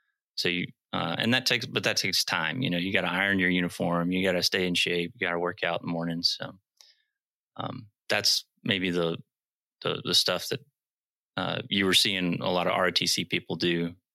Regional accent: Arkansas, United States; I grew up in Arkansas, and we're kind of the home of the C-130. And the farm I live on is right underneath a low-level route of these of the Hercs. And so I grew up on this farm.

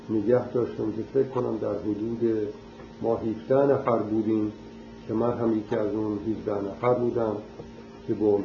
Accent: Kerman, Iran; moved away as an adult; also born or lived in Tehran; در سال 1304 در کرمان متولد شدم. در خانواده مرفعی هم به اصطلاح تعلیم و تربیت پیدا کردم.

